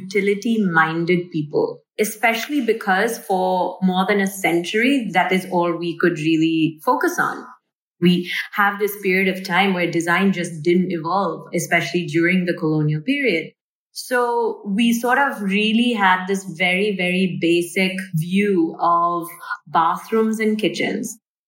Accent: Dubai, United Arab Emirates; If I looked at my own upbringing, and I grew up in Dubai with a working mother

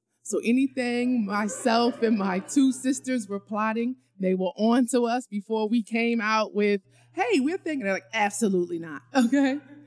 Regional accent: New York, United States; But I'm a New Yorker, so I got to stay fly.

